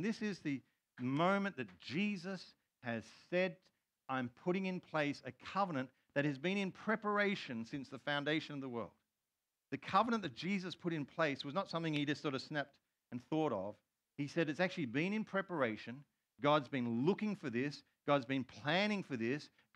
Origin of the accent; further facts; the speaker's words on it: Australia; And therefore, as an Australian overseas, something happens to me, I can appeal to an embassy